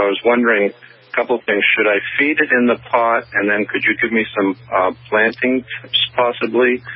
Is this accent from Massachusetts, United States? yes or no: yes; North Falmouth, Massachusetts, United States; We're from North Falmouth, and it's nice to talk with you again.